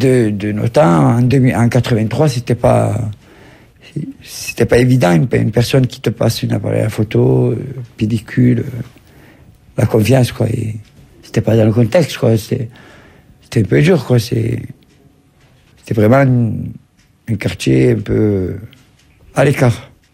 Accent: France; born there; Je suis né en France, je suis français.

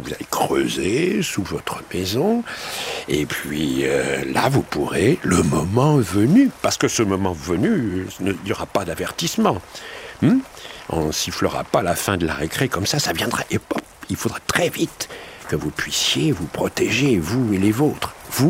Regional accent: France; je suis français

